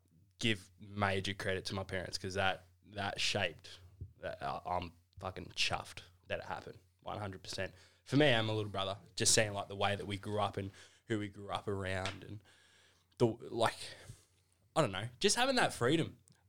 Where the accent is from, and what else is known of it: Reservoir, Victoria, Australia; born or raised there; also born or lived in Melbourne / Preston